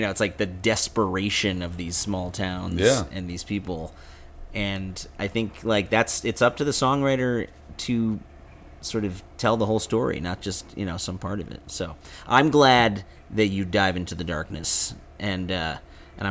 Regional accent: Evanston, Illinois, United States; my hometown of Evanston

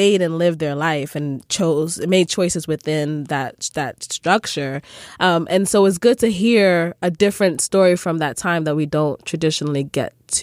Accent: Sierra Leone; so I'm from Sierra Leone.

